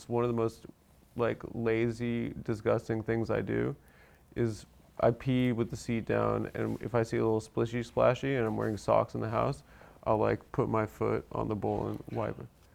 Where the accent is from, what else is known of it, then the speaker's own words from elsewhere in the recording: Nigeria; I'm from Nigeria.